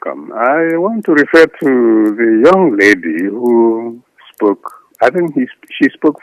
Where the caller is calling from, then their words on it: New Jersey, United States; I'm calling from New Jersey, United States.